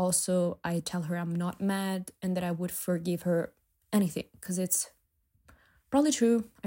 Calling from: Italy; English is a second language; Hi. I'm calling from Italy. Sorry for the accent.

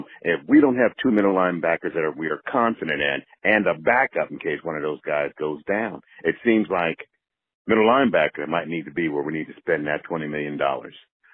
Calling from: New Brunswick, New Jersey, United States; I'm calling from New Brunswick, New Jersey.

